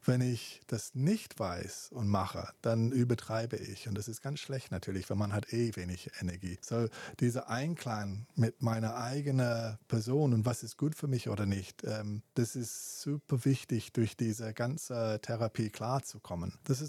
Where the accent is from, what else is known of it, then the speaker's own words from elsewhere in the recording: South West England, United Kingdom; German is a second language; Ich komme aus Südwestengland und in Südwestengland, in Cornwall, alle Wellen reiten.